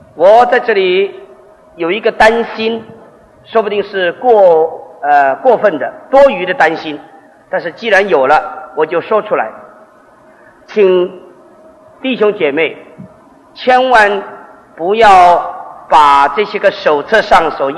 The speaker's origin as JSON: {"language": "Chinese", "country": "China", "said": "重男轻女这种的思想观念，何止我们中国人呢，犹太人也是很重的。"}